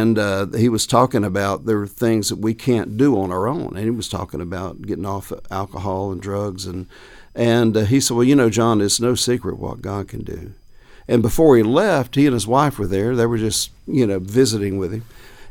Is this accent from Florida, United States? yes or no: yes; Jacksonville, Florida, United States; I mean, I grew up in Jacksonville, Florida